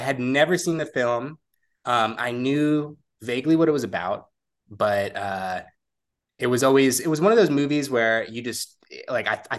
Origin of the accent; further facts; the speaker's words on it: Auburn, Alabama, United States; now in Oakland, United States; Yeah, so I grew up with Nick in Auburn, Alabama, but currently reside in Oakland, California